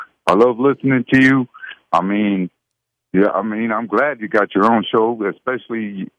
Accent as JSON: {"language": "English", "town": "Houston", "region": "Texas", "country": "United States", "lives_now": "Pennsylvania, United States", "said": "And, you know, I'm from Houston, but I'm living up here in Pennsylvania now."}